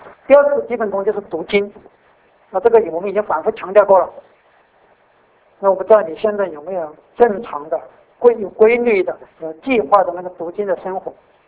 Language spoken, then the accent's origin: Chinese; Sichuan, China; 她不说小的，我们四川话叫做贼呀，贼话是贼就偷不走。